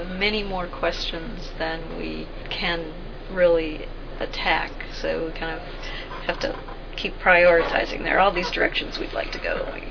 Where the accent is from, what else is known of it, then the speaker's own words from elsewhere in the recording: Minnesota, United States; In Minnesota, southern Minnesota.